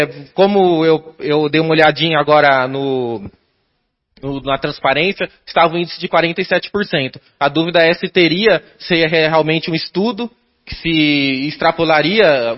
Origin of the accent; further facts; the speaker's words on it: Garça, São Paulo, Brazil; Eu sou de Garça, resido em Garça